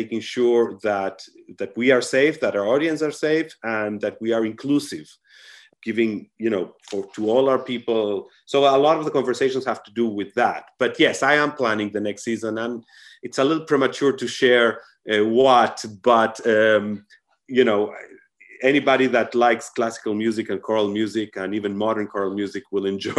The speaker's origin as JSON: {"language": "English", "region": "Buenos Aires", "country": "Argentina", "said": "I'm from Argentina, I'm from Buenos Aires."}